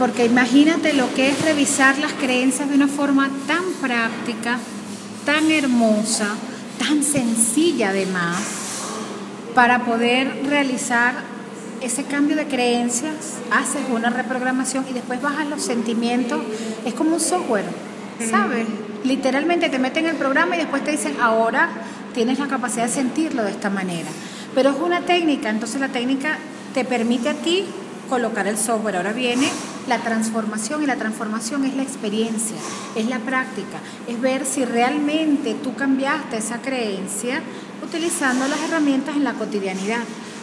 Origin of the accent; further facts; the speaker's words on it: Venezuela; con lo que amamos a Venezuela, con lo que creemos en nosotros como venezolanos